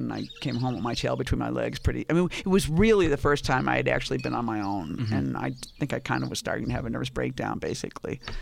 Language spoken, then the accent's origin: English; Boston, Massachusetts, United States; moved away as an adult; Well, I grew up in Boston.